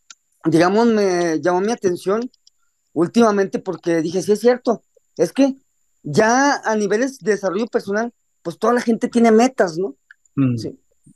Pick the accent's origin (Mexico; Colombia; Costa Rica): Mexico; No, somos machos, acuérdate. Somos machos mexicanos